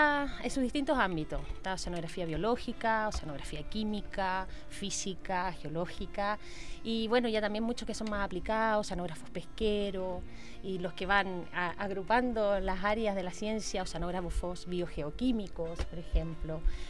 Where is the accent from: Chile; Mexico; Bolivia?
Chile; Santiago, Santiago Metropolitan Region; como santiaguina no conocía la carrera de oceanografía